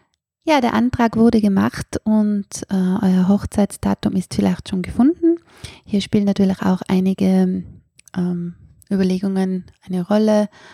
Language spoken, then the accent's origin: German; Austria; dass man bei uns in Österreich nicht unbedingt im Standesamt selbst heiraten muss